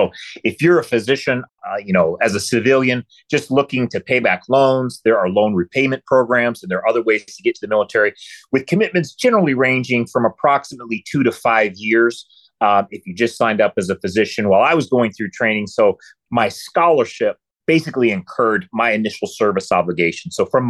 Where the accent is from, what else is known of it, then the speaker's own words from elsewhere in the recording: Michigan, United States; So I grew up in West Michigan. I've always considered myself a West Michigander.